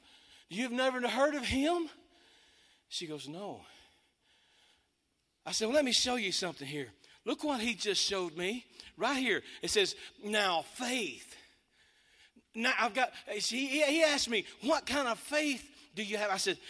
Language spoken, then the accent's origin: English; Nacogdoches, Texas, United States; But I'm from East Texas, so I'm from Nacogdoches.